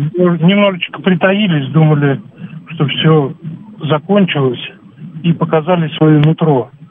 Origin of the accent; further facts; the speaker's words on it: Moscow, Russia; я из Москвы.